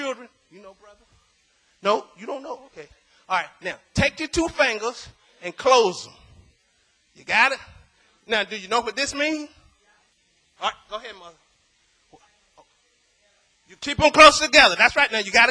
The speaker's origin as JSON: {"language": "English", "region": "the South", "country": "United States", "said": "I'm from the South. You want it cold."}